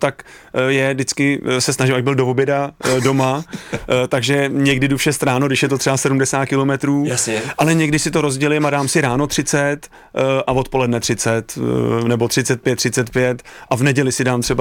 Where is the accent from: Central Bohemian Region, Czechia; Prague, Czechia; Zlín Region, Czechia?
Central Bohemian Region, Czechia; Kladno; já vlastně pocházím z Kladna, takže od malinka hokej